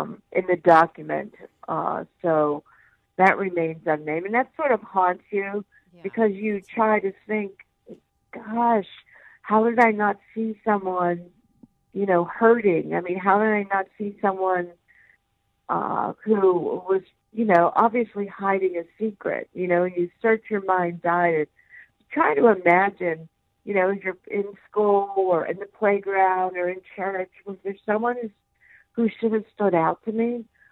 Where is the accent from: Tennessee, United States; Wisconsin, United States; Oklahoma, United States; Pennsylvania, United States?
Pennsylvania, United States; Pittsburgh; So I grew up a Catholic in the Pittsburgh area.